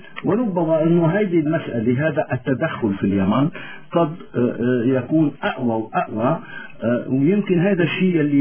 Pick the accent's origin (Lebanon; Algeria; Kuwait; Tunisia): Lebanon; نحن كلبنانيين ما عندنا مشكلة